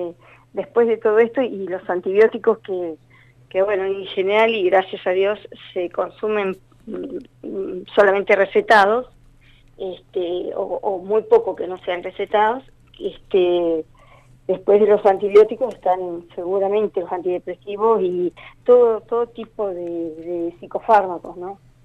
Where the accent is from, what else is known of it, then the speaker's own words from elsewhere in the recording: Neuquén, Argentina; acá en Neuquén, de todas maneras yo soy de Neuquén